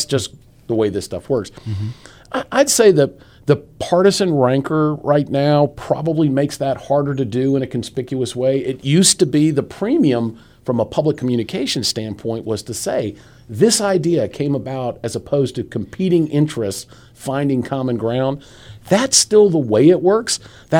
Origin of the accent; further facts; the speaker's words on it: Raleigh, North Carolina, United States; also born or lived in Washington, D.C.; I grew up in Raleigh and went to live in Washington, D.C. after college and came back to the state in 1996